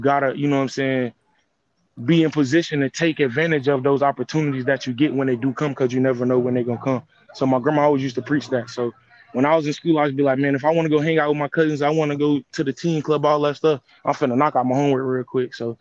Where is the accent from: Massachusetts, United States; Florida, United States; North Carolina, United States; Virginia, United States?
Florida, United States; I feel like I knew I was going to be a Florida guy. I didn't want to leave my home state.